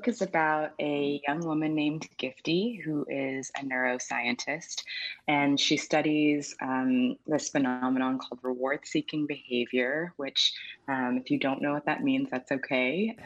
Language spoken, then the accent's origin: English; Huntsville, Alabama, United States; moved away as an adult; also born or lived in Ghana; I was born in Ghana, but I grew up mostly in Huntsville, Alabama, where much of this novel is set.